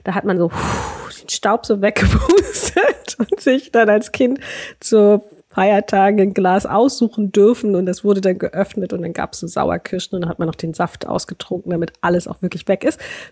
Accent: East Germany, Germany; Aufgewachsen auf dem Land in der DDR, da hat man angebaut und irgendwie alles noch konserviert.

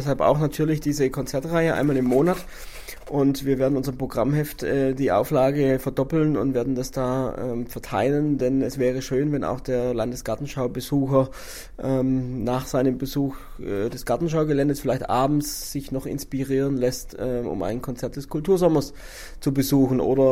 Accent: Fichtenau, Baden-Württemberg, Germany; aus meiner Heimat, bis nach Fichtenau, also bis zur fränkischen Grenze, was ja der Altkreis Crailsheim ist und somit auch zu Hohenlohe gehört

